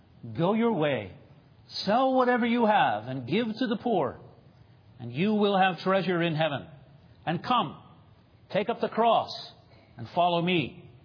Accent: Baltimore, Maryland, United States; when I grew up in Northeast Baltimore, it was a little street called Powell Avenue, and our address was 4610.

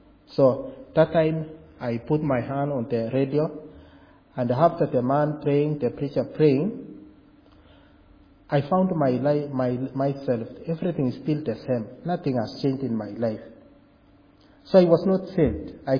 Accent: Kenya; also born or lived in Nairobi; In the year 2001, I moved from Nairobi, the capital city of Kenya, and went back to our rural home.

